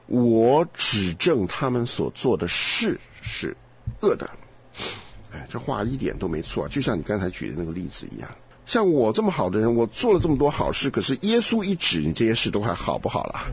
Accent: Taiwan; 我在台湾长大

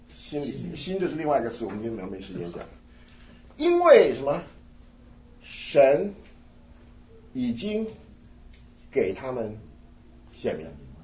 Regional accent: Taiwan; 我记得我小时候在台湾看这个故宫博物院

